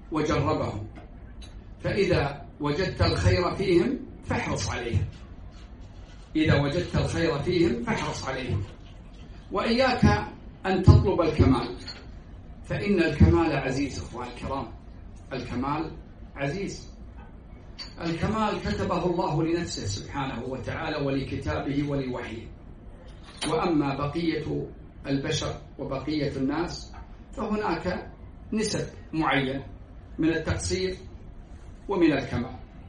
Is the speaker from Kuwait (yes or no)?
yes; Kuwait; ويحفظ بلادنا الكويت من كل مكروه.